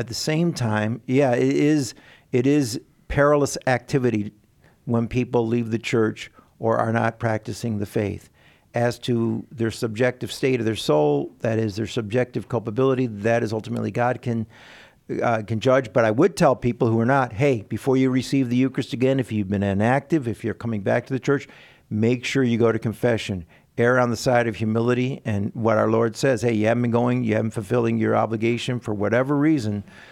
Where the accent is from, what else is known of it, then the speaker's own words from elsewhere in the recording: Detroit, Michigan, United States; People in Dearborn, Michigan, I'm from Detroit.